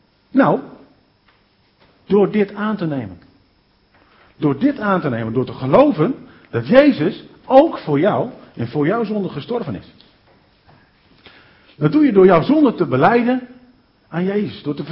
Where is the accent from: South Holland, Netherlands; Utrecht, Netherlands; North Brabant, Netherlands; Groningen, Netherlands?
Groningen, Netherlands; Delfzijl; En ik ben in Delzijl opgevoed met de woorden: Hij komt spoedig.